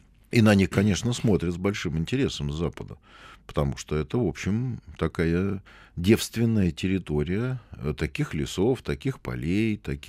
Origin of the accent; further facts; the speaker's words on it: Moscow, Russia; я москвич там, в 4-м, 5-м, 10-м.